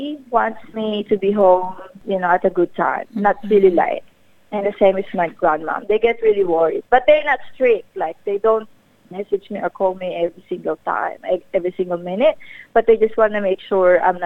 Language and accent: English; Philippines; That's how I was raised up in the Philippines.